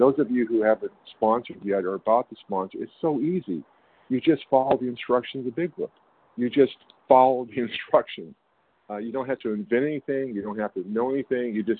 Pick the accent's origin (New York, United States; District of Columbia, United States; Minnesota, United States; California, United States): California, United States; I'm from California.